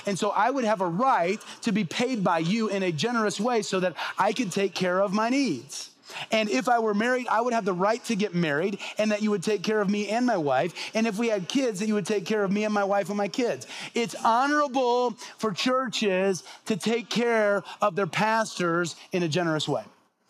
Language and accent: English; Peoria, Illinois, United States; Because no matter where I preach in Peoria, Illinois, which is my hometown